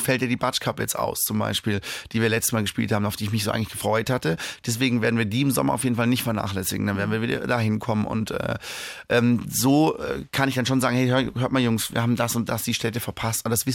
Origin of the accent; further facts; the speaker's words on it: Freiburg, Baden-Württemberg, Germany; born there; ich bin in Freiburg geboren und dann direkt mit meinen Eltern nach Hause gefahren sozusagen.